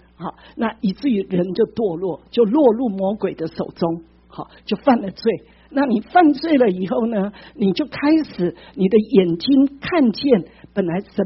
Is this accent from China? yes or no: no; Taiwan; 像我们台湾我们中国人有什么中秋节啊